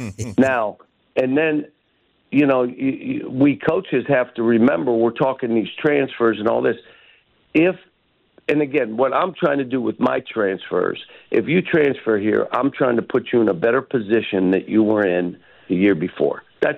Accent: Pittsburgh, Pennsylvania, United States; and I grew up in Pittsburgh, so known him and unbelievable coach.

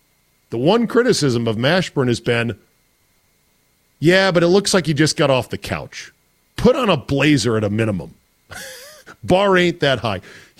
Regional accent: Utica, New York, United States; It's an upstate New York thing. Yeah, I'm from Utica.

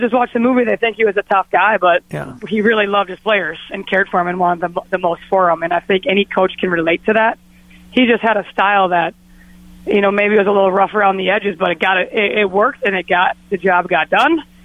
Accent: Minnesota, United States; I think him being in the Olympic Village and seeing us Minnesotans, he kind of gave us extr

